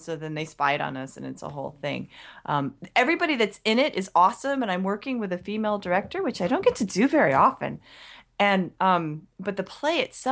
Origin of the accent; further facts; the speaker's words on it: United States; But I'm American pretending to be Canadian.